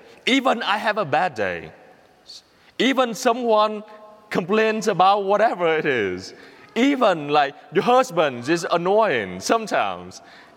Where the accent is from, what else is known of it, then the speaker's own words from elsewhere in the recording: Vietnam; accent: Vietnamese; English is a second language; have a Vietnamese accent and then no American accent, obviously, but I have a radio accent. Because I learned English from the radio, so that's normal, right?